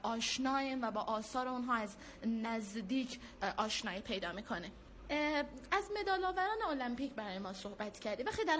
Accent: Afghanistan; من میشم یک فرد افغانستانی

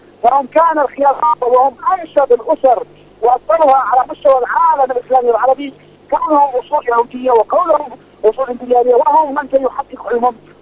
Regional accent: Yemen; نحن شعب يمني ودولة مستقلة.

